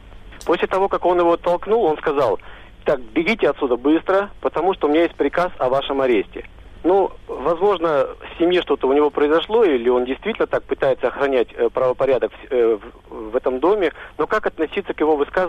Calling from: Moscow, Russia; и я звоню из Москвы.

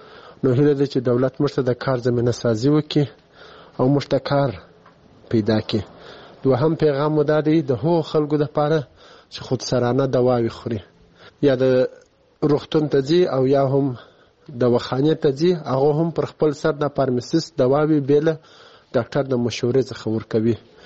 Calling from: Kandahar, Afghanistan; د کندهار ولایت د څورلسمینه یې څخه تاسو ته پیغام ږدم. زه دلته په کندهار کې په یو شخصي روغتون کې د فارمسیست په حیث دنده اجرا کوم.

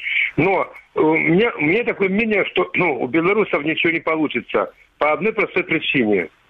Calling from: Kramatorsk, Donetsk Oblast, Ukraine; Краматорск.

